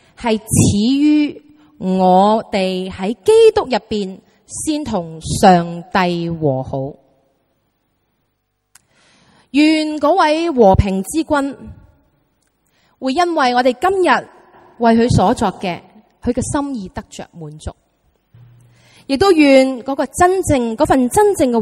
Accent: Hong Kong; 又鼓励我们香港人要一起坚强地生活下去。

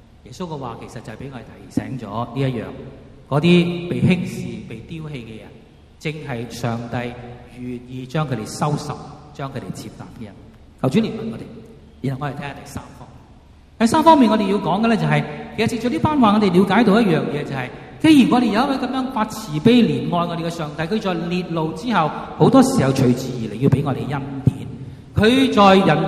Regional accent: Hong Kong; 很可能我们心里面都会为到我们香港人

